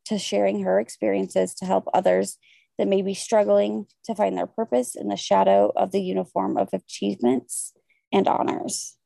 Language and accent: English; Missouri, United States; I was born and raised right outside of St. Louis, where I met my husband in college when he was reserves.